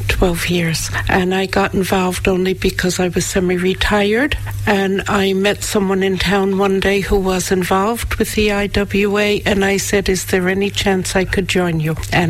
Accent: New York, United States; moved away as an adult; now in Killarney, Ireland; I'm from New York State, but I'm a blow-in, and I blew in a long time ago, 40 years ago, I blew into Killarney.

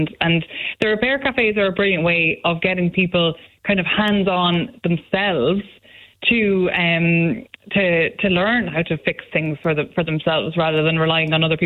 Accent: Mullingar, Leinster, Ireland; I'm from Mullingar.

